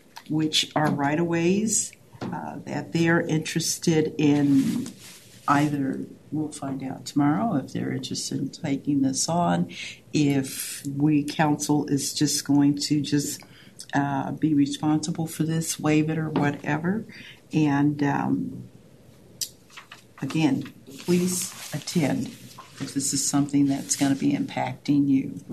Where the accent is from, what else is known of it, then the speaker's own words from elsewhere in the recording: California, United States; Well, this is my home, but I'm a Californian.